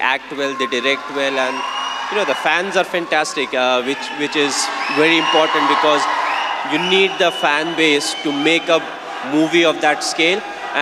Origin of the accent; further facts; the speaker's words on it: India; As a Indian cricket team, whenever we come here, the people, they come out, they support us.